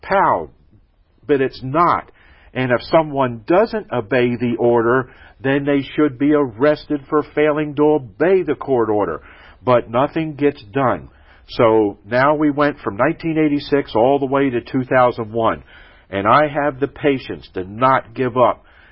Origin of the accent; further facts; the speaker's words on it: United States; I hugged it, because I'm an American. This is my country